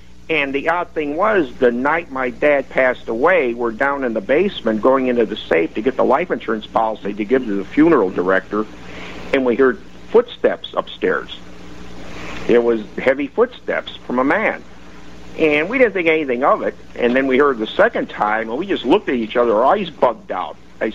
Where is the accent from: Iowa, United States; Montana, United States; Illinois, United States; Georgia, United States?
Illinois, United States; now in Altoona, United States; I'm sitting here in Altoona.